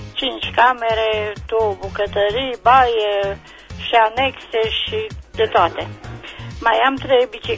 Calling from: Oțelul Roșu, Galați County, Romania; din Oțelul Roșu.

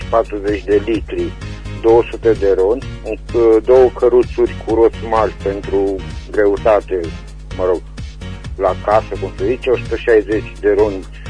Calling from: Reșița, Caraș-Severin, Romania; din Reșița

